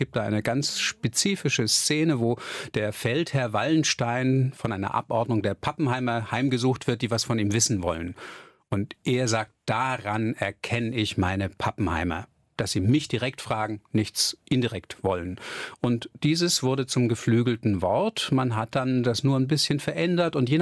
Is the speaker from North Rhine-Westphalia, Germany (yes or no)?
no; Hamburg, Germany; born there; ich bin gebürtiger Hamburger